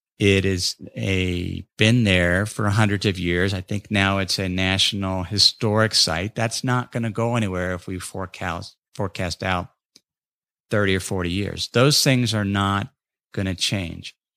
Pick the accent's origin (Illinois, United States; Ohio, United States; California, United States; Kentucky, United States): Ohio, United States; North College Hill; the hundreds of businesses in my hometown of North College Hill